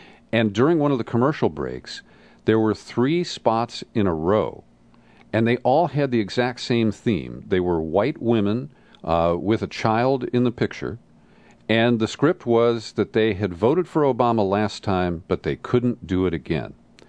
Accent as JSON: {"language": "English", "region": "Ohio", "country": "United States", "tie": "born or raised there", "said": "Now, Bud Trillin, I want to confess that I grew up in Ohio."}